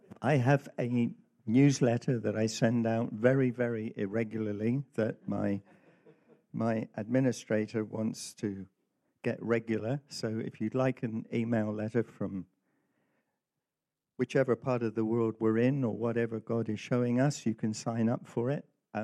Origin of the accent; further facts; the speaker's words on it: United Kingdom; So even though we love our American brothers, we also have a kind of reserve. Well, we're British. I mean, we're the older brother.